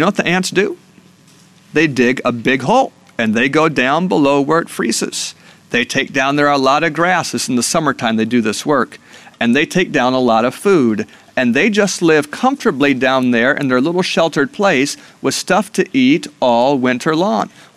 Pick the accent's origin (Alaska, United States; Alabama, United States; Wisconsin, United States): Alaska, United States; I grew up in Alaska. Do you know that there are lots of ants in Alaska?